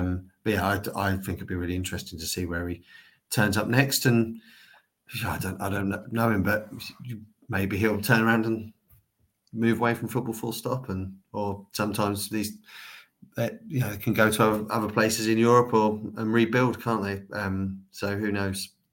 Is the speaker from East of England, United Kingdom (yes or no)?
yes; Norwich, East of England, United Kingdom; born there; I was born in Norwich, and we know that at times Norfolk can have a reputation for being behind the times or backwards